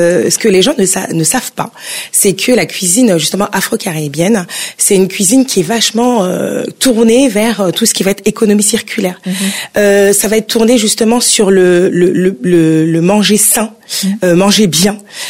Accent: DR Congo; Je suis originaire du coup de Congo Kinshasa

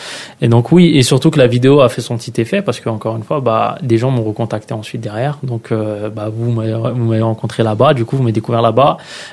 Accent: Persan, Île-de-France, France; on vient de Persan, qu'on vient d'un quartier

